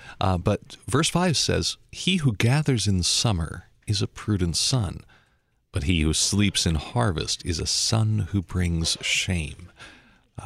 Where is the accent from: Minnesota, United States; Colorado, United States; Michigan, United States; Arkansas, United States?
Colorado, United States; Denver; I grew up in Denver, Colorado, Cowtown, but I was a city boy.